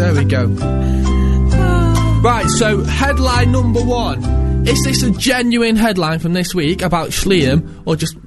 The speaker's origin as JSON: {"language": "English", "town": "Stoke-on-Trent", "region": "West Midlands", "country": "United Kingdom", "said": "I'm from Stoke-on-Trent. 40 minutes."}